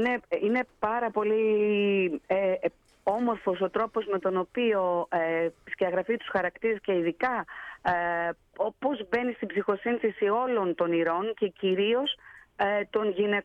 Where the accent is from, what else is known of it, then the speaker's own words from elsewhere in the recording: Karditsa, Thessaly, Greece; also born or lived in Trelleborg, Sweden; Γεννήθηκα και μεγάλωσα στο Τρέλεμπορκ της Σουηδίας. Η μητέρα μου ήταν και εκείνη μετανάστρια, η νονά μου το ίδιο. Μεγάλωσα στην Καρδίτσα με τη γιαγιά μου, με τους γονείς μου να μην είναι δίπλα.